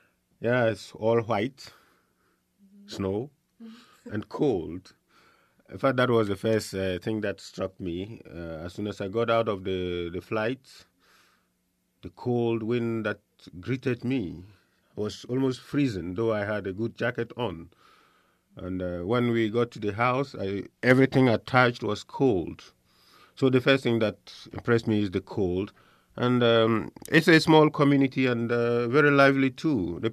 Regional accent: Ghana; also born or lived in Mali; I am from Ghana, and I belong to a missionary society called the Missionaries of Africa.

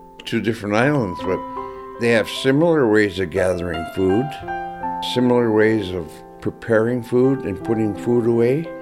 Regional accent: Nome, Alaska, United States; born there

